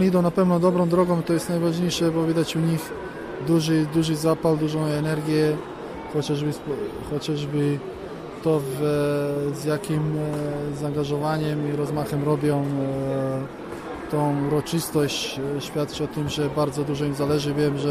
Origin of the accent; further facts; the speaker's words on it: Serbia; Polish is a second language; pochodzę z takiego kraju, że nie też te warunki są najważniejsze, bo w Serbii też nie każdy klub czy nie każdy sportowiec ma warunki wyśmienite